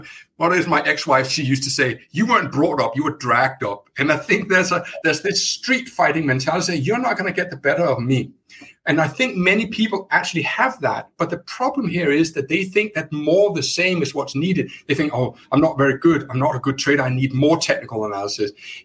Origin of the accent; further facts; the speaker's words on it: United Kingdom; I'm British.